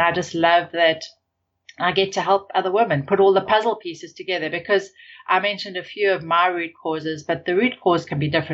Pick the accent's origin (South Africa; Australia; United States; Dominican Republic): South Africa; And I grew up in South Africa and we didn't go to the doctor a lot.